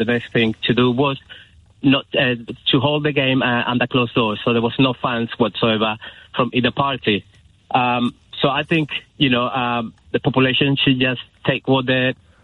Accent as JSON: {"language": "English", "town": "Valencia", "region": "Valencian Community", "country": "Spain", "said": "I'm from Valencia, Spain. Careful how you pronounce Valencia, please."}